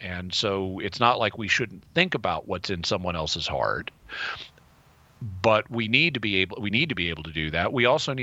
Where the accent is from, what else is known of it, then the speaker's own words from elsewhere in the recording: the South, United States; And as a Southerner, I natively think in terms of Southern social mores